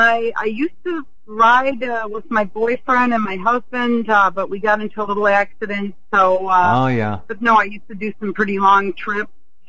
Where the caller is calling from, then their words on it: Milwaukee, Wisconsin, United States; I'm in Milwaukee, actually.